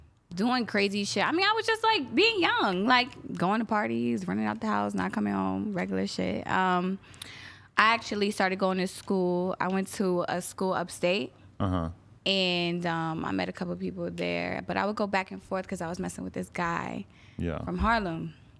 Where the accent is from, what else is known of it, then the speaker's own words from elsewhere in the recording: Guyana; I'm Guyanese, so I'm West Indian